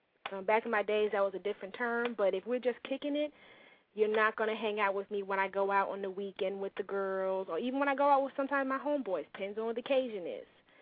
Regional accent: New York City, New York, United States; I am from New York City.

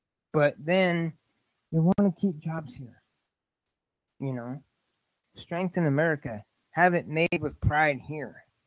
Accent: Indianapolis, Indiana, United States; it's just nice to see stuff coming back to my hometown, you know, basically damn near close to it, Indianapolis.

